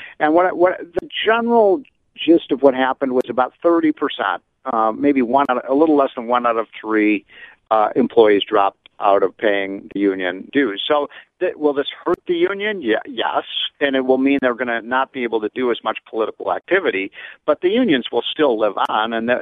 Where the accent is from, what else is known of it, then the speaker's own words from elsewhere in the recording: Illinois, United States; not every single union member in a state like Washington or California or my home state of Illinois is a liberal Democrat